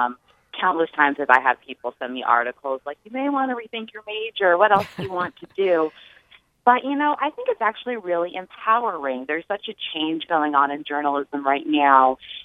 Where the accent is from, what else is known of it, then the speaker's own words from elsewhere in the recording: Phoenix, Arizona, United States; now in Greenville, United States; and then for my hometown of Phoenix, Arizona.